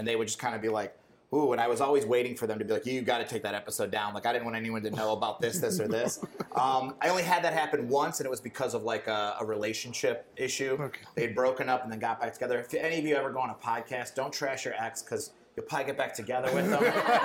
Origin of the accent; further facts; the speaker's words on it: Indiana, United States; I'm from Northwest Indiana, where there should be places like this, but there weren't